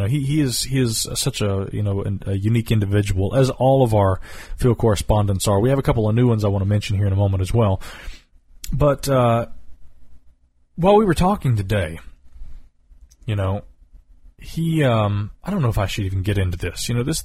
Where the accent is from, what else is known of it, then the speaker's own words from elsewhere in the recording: North Carolina, United States; You know, I grew up here in Western North Carolina, spending summer evenings around a campfire with my parents telling me stories about Bigfoot and things like that.